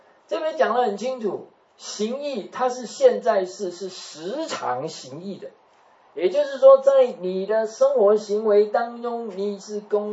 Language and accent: Chinese; China; 不要说我们中国人是一盘散沙